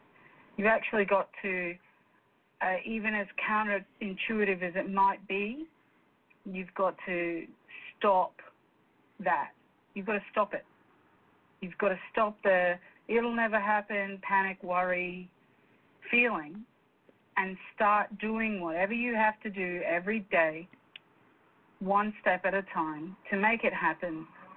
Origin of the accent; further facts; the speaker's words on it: Scotland, United Kingdom; And that's because I'm Scottish and too stingy to hire an accountant.